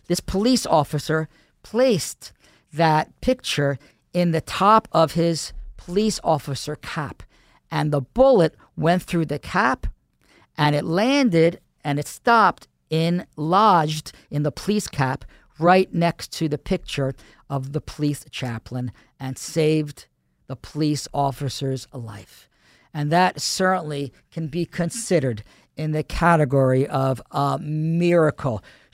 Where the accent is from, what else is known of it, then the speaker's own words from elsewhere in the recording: Philadelphia, Pennsylvania, United States; that happened on that day in Philadelphia, my hometown